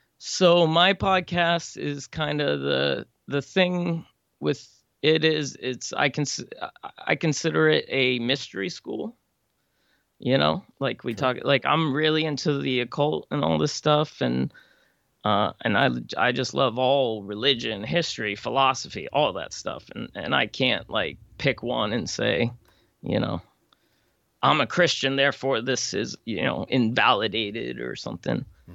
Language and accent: English; Pennsylvania, United States; I'm from Pennsylvania. I actually was born in Pennsylvania, just like you.